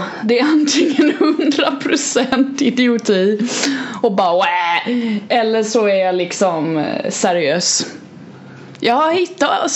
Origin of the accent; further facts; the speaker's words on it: Kalmar, Kalmar County, Sweden; accent: Kalmar dialect; Och då var ju jag tvungen att bara dra på min riktiga kalmare dialekt liksom